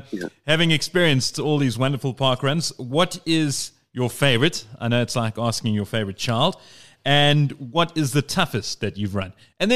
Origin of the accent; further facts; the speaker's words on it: Eastern Cape, South Africa; I'm originally from the Eastern Caps. I know Graaf Reinet well.